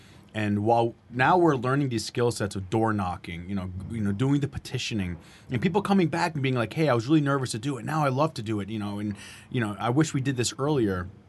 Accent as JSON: {"language": "English", "region": "New Jersey", "country": "United States", "tie": "born or raised there", "said": "Growing up in Bergen County, I mean, it just, exactly."}